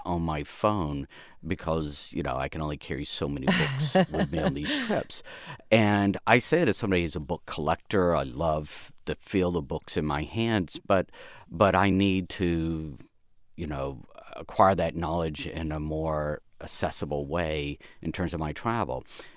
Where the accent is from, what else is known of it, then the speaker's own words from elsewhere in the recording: American South, United States; So, for example, I grew up in the American South, and I read Walden Pond as a book, never went there.